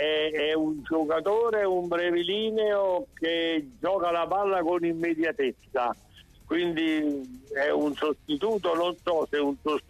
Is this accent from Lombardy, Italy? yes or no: no; Nola, Campania, Italy; dico di Nola perché è il mio paese